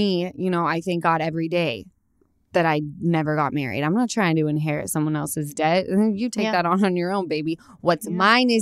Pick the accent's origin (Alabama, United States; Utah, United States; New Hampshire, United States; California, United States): Utah, United States; I tell any youngster when they're like, it's time, because I come from Utah. Everyone's married 6 kids deep at my age.